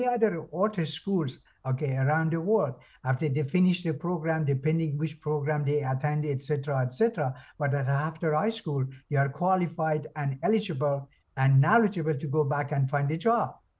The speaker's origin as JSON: {"language": "English", "town": "Borujerd", "region": "Lorestan", "country": "Iran", "tie": "born or raised there", "also_born_or_lived": "Tehran", "said": "I finished my elementary schools in my hometown, which is a small town in central western part of Iran called Brujer."}